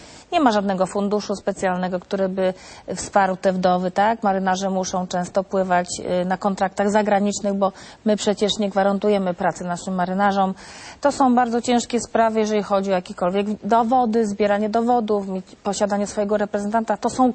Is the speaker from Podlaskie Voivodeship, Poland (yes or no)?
no; Gdynia, Pomeranian Voivodeship, Poland; A tak a propos tego, że ja jestem z Gdyni